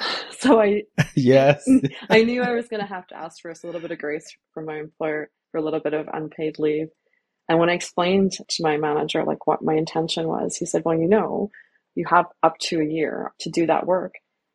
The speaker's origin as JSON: {"language": "English", "country": "Canada", "said": "as a Canadian woman, I have, you know, every opportunity to me."}